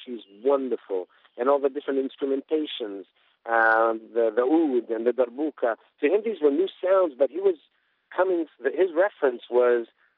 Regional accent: Spain; also born or lived in Israel; I was born in Israel, but I spent my teenage years in Spain.

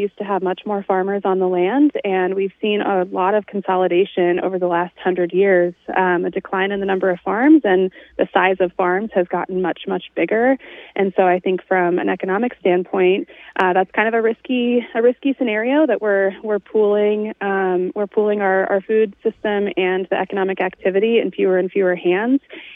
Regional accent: Albany, Oregon, United States; I grew up in the Mid-Willamette Valley, so I'm from Albany, and now I'm based down here in beautiful southern Oregon

